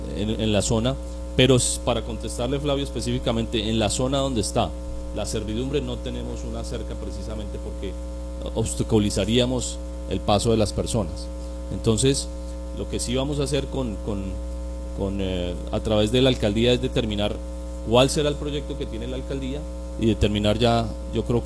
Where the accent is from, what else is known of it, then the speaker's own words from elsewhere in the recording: Colombia; la oportunidad que tenemos de aprender como colombianos